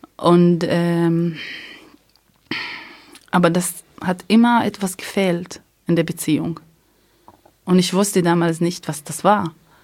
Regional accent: Haifa District, Israel; German is a second language; now in Germany; In der Nähe von Haifa in Palästina.

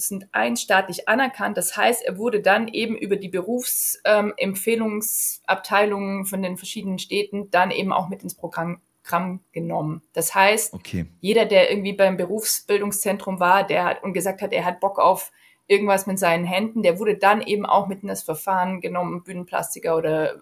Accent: Riedlingen, Baden-Württemberg, Germany; Bei mir in der Kleinstadt in Riedlingen, wo ich aufgewachsen bin

